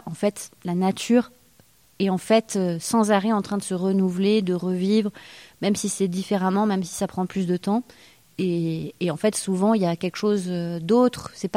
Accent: Grenoble, Auvergne-Rhône-Alpes, France; Moi, je viens à la base, je suis grenobloise en fait. Donc j'ai été élevée un peu dans une maison perdue au sommet d'une montagne

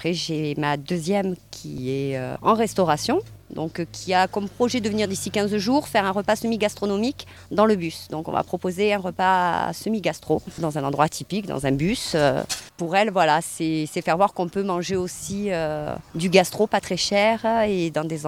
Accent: Provence-Alpes-Côte d'Azur, France; ils ont mangé ce qu'on fait chez nous en Provence.

